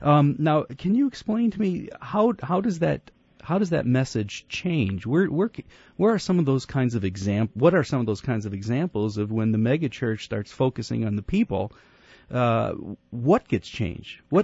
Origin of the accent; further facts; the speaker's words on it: Detroit, Michigan, United States; now in St. Louis, United States; I remember I was raised in Detroit, and I do remember congregations in the city who had bowling alleys.